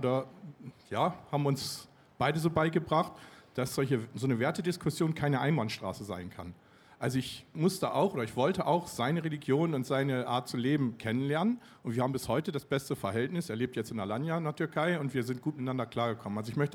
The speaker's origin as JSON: {"language": "German", "town": "Wilhelmshaven", "region": "Lower Saxony", "country": "Germany", "tie": "born or raised there", "also_born_or_lived": "Emden", "lives_now": "Kurort Oberwiesenthal, Germany", "said": "Ich wohne in Kurort-Oberwiesenthal und bin geboren in Emden an der Nordsee. Also fühle ich mich als Fischkopf hier ganz wohl in der Runde im Fischbowl. Und bin zur Schule gegangen in Wilhelmshaven."}